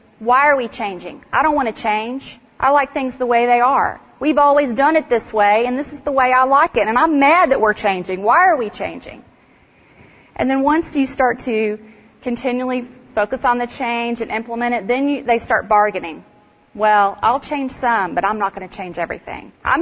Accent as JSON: {"language": "English", "town": "Dallas", "region": "Texas", "country": "United States", "said": "I'm from Dallas, but I don't know. There's something about Colorado weather that just makes me want to be outdoors."}